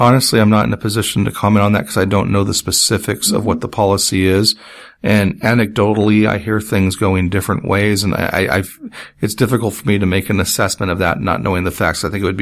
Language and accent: English; United States; As an American, I can go in there and people immediately want to know, who am I?